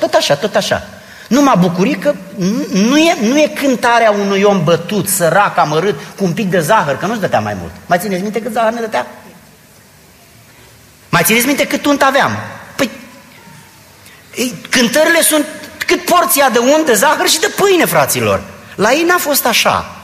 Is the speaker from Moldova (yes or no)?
no; Romania; moved away; Când noi am venit din România, am venit cu un bagaj cultural.